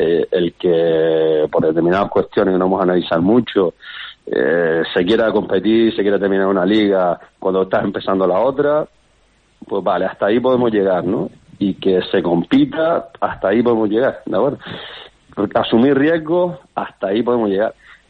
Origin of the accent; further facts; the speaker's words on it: Canary Islands, Spain; pues nosotros como canarios estamos acostumbrados a ese césped duro, a esa humedad